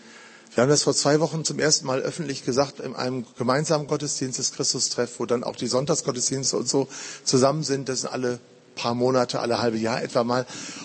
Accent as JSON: {"language": "German", "region": "North Rhine-Westphalia", "country": "Germany", "said": "Vater, wir kommen aus dem Ruhrgebiet"}